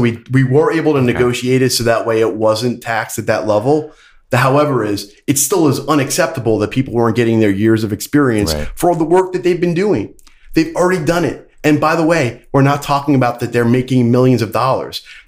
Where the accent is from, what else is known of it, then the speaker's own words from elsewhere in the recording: Brooklyn, New York, United States; knowing, you know, the value of unions growing up in Brooklyn, I joined the union.